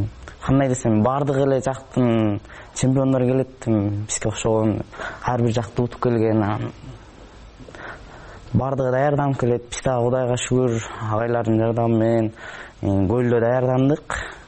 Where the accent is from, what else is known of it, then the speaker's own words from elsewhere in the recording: Tereksuu, Jalal-Abad Region, Kyrgyzstan; Өзүм мен Жалал Абад областына караштуу Токтоло районунун Терексуу деген айылында туулуп өскөм. Ал жакта 7-нчи класска чейин окугам.